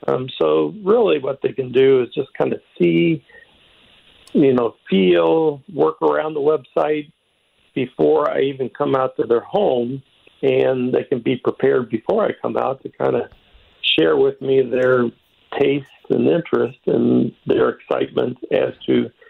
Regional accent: Cape Girardeau, Missouri, United States; now in St. Louis, United States; I was born in St. Louis, but at a young age of about 3, my father moved our family to Cape Girardeau, and that's where I grew up. And then after college, I moved back to St. Louis.

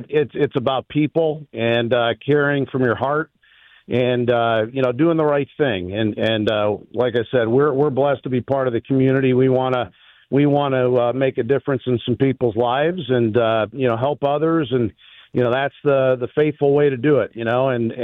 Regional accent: Ohio, United States; I'm from Northeast Ohio, so I'm up from this part of the area.

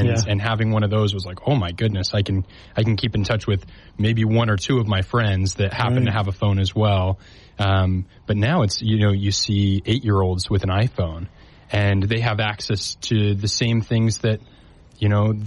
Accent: American Fork, Utah, United States; So I'm originally from American Fork, Utah. So I'm a caveman.

